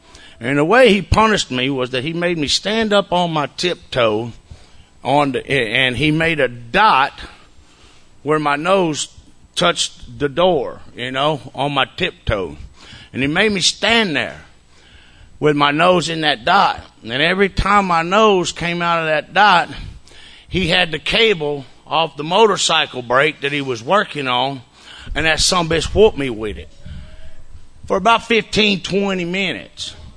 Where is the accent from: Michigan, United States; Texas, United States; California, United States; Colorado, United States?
Texas, United States; Houston; born there; I was born in Houston in 1969. I just celebrated my 50th birthday.